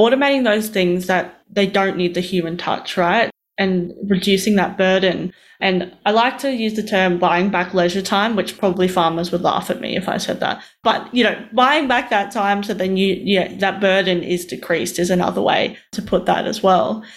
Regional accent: Roma, Queensland, Australia; also born or lived in Brisbane; now in Toowoomba, Australia; I grew up in Roma and, you know, I loved math was my jam. I went into engineering, but it was, you know, I went to uni in Brisbane and I live in Toowoomba now, which is regional.

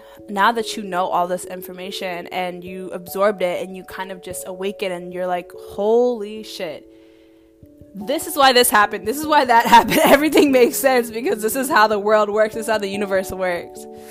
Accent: Baton Rouge, Louisiana, United States; But I grew up in Baton Rouge, Louisiana.

